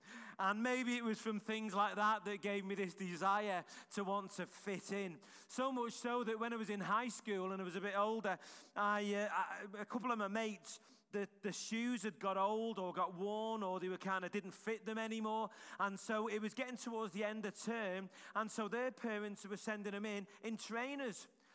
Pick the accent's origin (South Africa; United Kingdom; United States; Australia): United Kingdom; Liverpool, North West England; I was growing up in Liverpool, and I was probably about 14 at that point